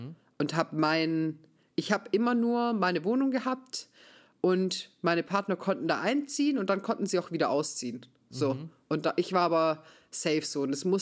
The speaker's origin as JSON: {"language": "German", "region": "Baden-Württemberg", "country": "Germany", "said": "Aber ich bin halt auch Schwabe"}